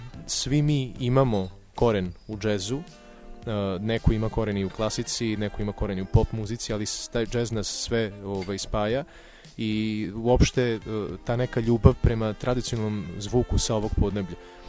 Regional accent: Serbia; ja kao čovjek koji dolazim iz Srbije, koji pričam srpskim jezikom

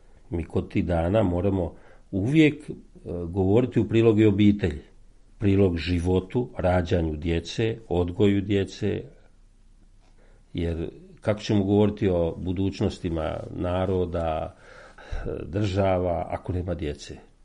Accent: Derventa, Republika Srpska, Bosnia & Herzegovina; now in Zemun, Serbia; Ja sam rođen iz Bosne, Dugore, Sjeverna Bosna, okolica Dervente. Kod nas se nosio badnjak.

